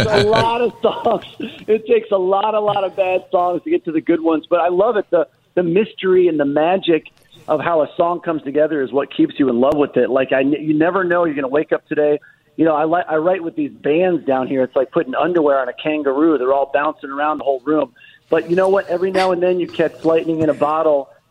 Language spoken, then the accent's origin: English; Detroit, Michigan, United States; now in Los Angeles, United States; but I grew up in Detroit, enamored with all the radio stations and with MTV, moved out to LA, became a hit songwriter.